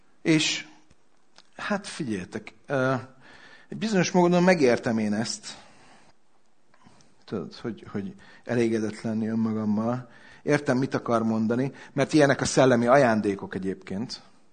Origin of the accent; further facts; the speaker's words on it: Hungary; Tehát, vagy itt születtem, akkor hiába kötöm szorosra a coffomat, meg ilyenek, hogy húzza szememet, akkor se leszek kínai. Tehát magyar vagyok, és örülök neki.